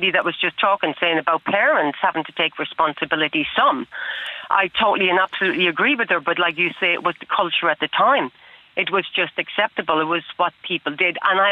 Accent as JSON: {"language": "English", "town": "Carlow", "region": "Leinster", "country": "Ireland", "tie": "born or raised there", "said": "I'm from Carlow, grew up, I wasn't exposed to any other religion"}